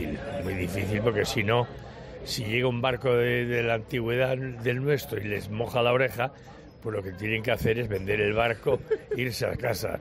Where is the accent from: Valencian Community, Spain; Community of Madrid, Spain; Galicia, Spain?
Galicia, Spain; Yo que soy gallego